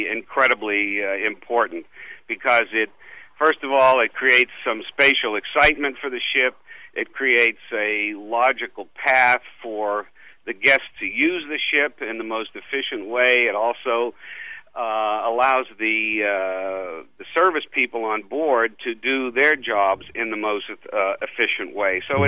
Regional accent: Miami, Florida, United States; I think the major influence for me, and very fortunate, was that I grew up in a tourist town.

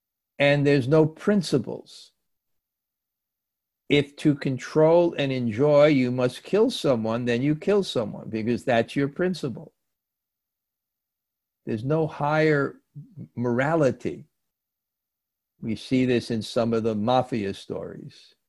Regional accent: New York, United States; And I grew up in New York too

